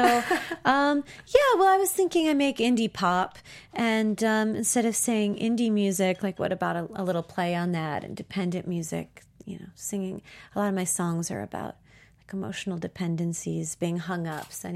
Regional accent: Chicago, Illinois, United States; which was crazy because I'm from Chicago.

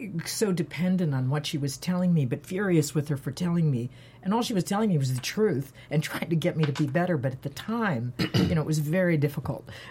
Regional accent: Florida, United States; also born or lived in Detroit / North Carolina; Well, I was born in Detroit, grew up in Florida, went to school in North Carolina

